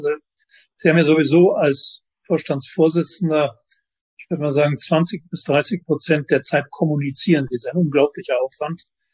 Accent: Cologne, North Rhine-Westphalia, Germany; wenn ich als Kölner zurzeit nach Bochum telefoniere

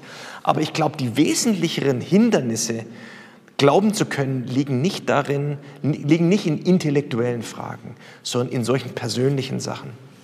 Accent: Southern Germany, Germany; Ich komme aus Süddeutschland, da weiß man nicht so genau, was ein Sund ist

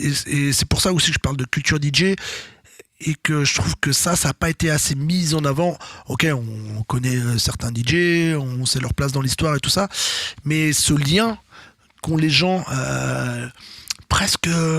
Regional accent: Rennes, Brittany, France; now in Paris, France; j'habitais pas à Paris. Moi, je viens de Rennes, je suis arrivé en 96 à Paris

